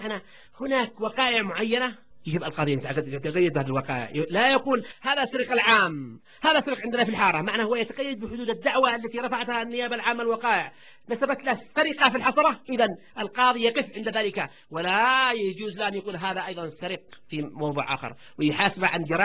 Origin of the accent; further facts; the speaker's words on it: Yemen; أو مجابرة كما هو الإصطلاح عندنا في اليمن